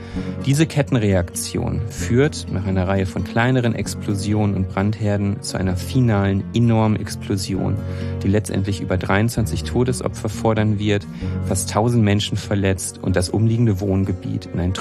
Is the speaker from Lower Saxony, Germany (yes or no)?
no; North Rhine-Westphalia, Germany; ich bin da in der Nähe aufgewachsen. Es gibt da diese, also nicht nur Regionalbahn, es gibt da so eine Bundesstraße, die quasi einmal geradeaus von Enschede nach Münster führt, mit vielen, ja, kleineren Städten auf der deutschen Seite, kleineren Städten, Dörfern und so. Aus der Ecke komme ich.